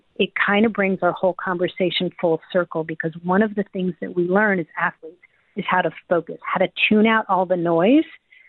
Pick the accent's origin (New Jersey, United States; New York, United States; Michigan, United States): New Jersey, United States; I grew up in New Jersey, and we were just all about, like, you know, disco and hip hop.